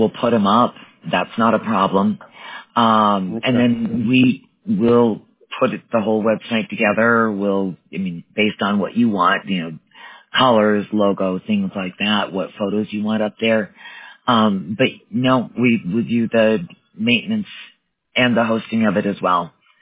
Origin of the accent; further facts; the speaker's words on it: Wisconsin, United States; I know the name, but I'm from Wisconsin originally.